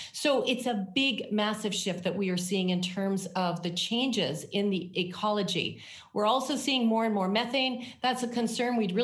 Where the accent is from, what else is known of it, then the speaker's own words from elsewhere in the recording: Canada; In Canada, which is my home country